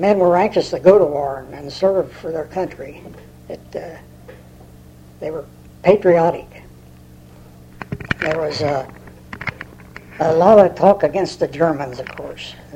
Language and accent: English; Lawrenceburg, Indiana, United States; born there; I was born in Lawrenceburg on Shipping Street, July the 24th, 1910. I was the son